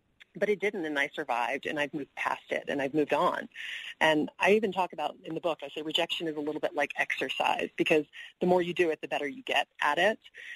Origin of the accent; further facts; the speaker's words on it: the South, United States; I grew up in the South, catch more bees with honey, right?